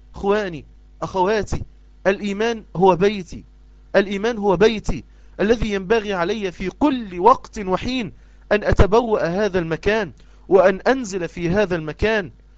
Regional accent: Egypt; زي ما نقول عندنا في مصر

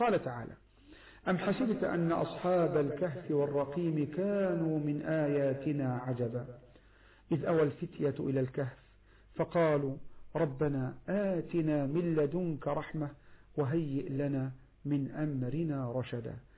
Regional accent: Egypt; بلدنا مصر الحبيبة

